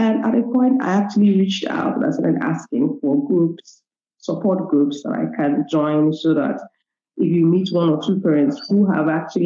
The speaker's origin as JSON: {"language": "English", "region": "Eastern Nigeria", "country": "Nigeria", "said": "I'm from Nigeria. I'm from the eastern part of Nigeria. I am a mother of three."}